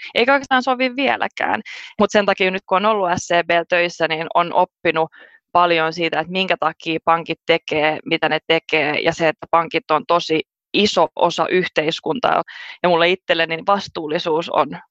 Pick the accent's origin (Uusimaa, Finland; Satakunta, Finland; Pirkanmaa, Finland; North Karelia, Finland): Uusimaa, Finland; Helsinki; Mä oon tosiaan Helsingistä kotoisin ja käynyt tuon Helsingin Hankkenin.